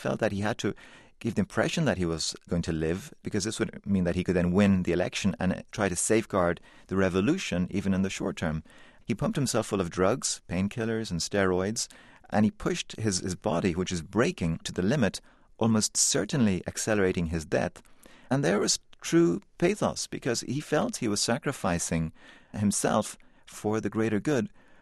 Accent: Ireland; I was a perfect fall guy in the sense that, yes, I'm Irish, freckly and blonde, or ginger, if you like.

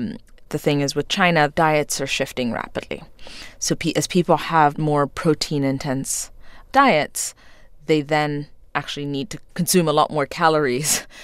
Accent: Ethiopia; I grew up in Ethiopia in the 80s.

